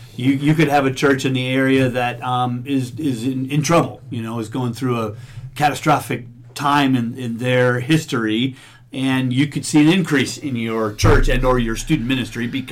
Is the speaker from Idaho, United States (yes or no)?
no; Wisconsin, United States; I'm from Wisconsin, so it's pretty mild here